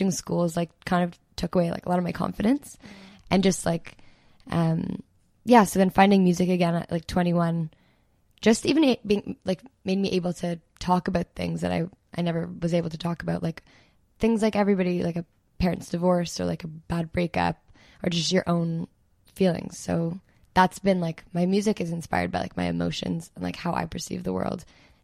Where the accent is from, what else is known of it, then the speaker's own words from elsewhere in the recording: Toronto, Ontario, Canada; I'm from Toronto